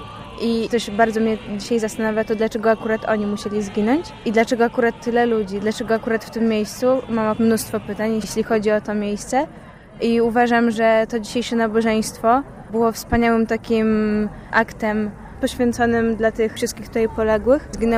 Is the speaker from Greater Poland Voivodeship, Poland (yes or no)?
no; Masovian Voivodeship, Poland; z małej miejscowości niedaleko Warszawy